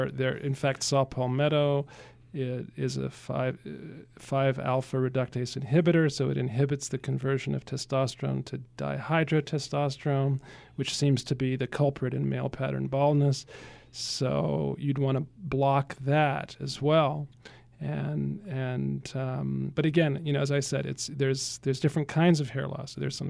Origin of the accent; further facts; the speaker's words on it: Geneva, Switzerland; my best childhood friend from Switzerland, I grew up in Geneva, Switzerland